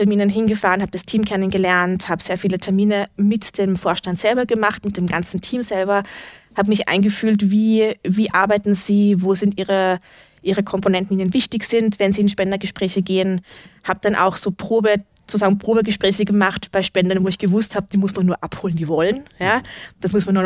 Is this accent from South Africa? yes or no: no; Wels, Upper Austria, Austria; Wels ist meine Heimatstadt. Ich bin dort aufgewachsen, ich bin dort geboren, das ist so meine Hut gewesen